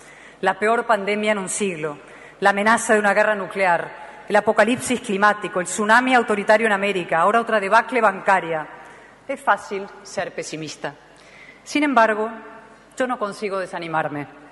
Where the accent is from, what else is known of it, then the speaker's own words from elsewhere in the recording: Spain; Vengo de España con un mensaje de esperanza.